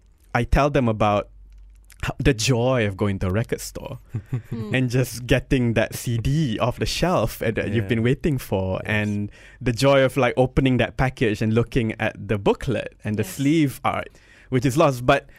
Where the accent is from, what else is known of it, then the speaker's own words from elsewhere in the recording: Shah Alam, Selangor, Malaysia; also born or lived in Subang; growing up in Shah Alam and partly in Subang